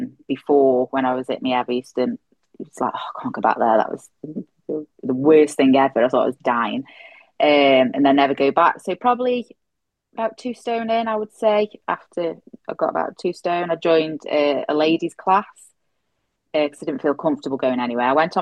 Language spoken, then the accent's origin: English; Stoke-on-Trent, West Midlands, United Kingdom; from Stoke on Trent.